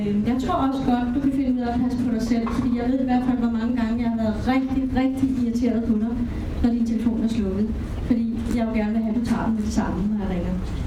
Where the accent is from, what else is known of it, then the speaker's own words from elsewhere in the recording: Frederiksberg, Capital Region of Denmark, Denmark; Jeg kommer også fra Frederiksberg, så det ved jeg.